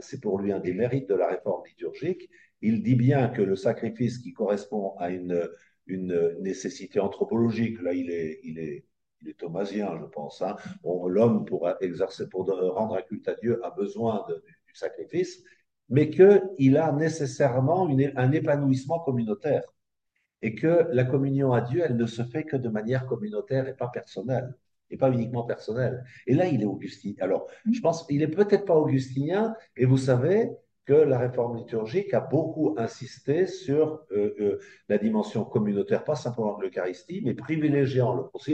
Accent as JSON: {"language": "French", "town": "Nancy", "region": "Grand Est", "country": "France", "tie": "born or raised there", "said": "Quand j'étais gamin à Nancy"}